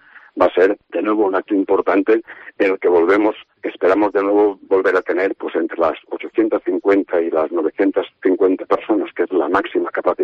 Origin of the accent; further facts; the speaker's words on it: La Vall d'Uixó, Valencian Community, Spain; Pues es que mi pueblo es un pueblo muy de música, ¿no? Entonces este concierto abre un poquito el año 2024 la programación musical cultural en la Valduxo.